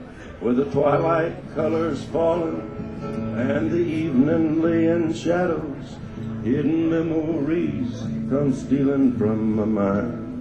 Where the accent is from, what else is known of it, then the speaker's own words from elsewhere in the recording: Jamaica; I came from Jamaica, I didn't have any shoes.